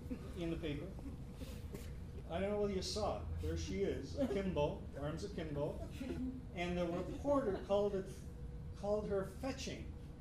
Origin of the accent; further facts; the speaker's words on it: Hamilton, Ontario, Canada; now in Stoney Creek, Canada; I grew up in Hamilton and now live in Stony Creek.